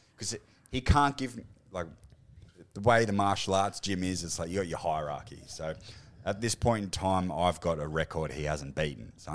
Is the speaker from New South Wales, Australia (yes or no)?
no; Victoria, Australia; I'm from Victoria.